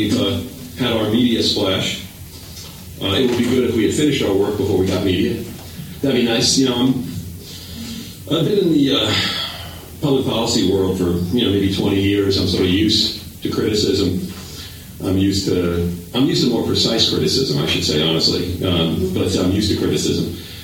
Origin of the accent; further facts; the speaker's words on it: New Jersey, United States; also born or lived in Brooklyn; now in Nevada, United States; You know, I'm from Brooklyn originally. I grew up in northern New Jersey. But now I'm in Nevada, and I work at UNLV.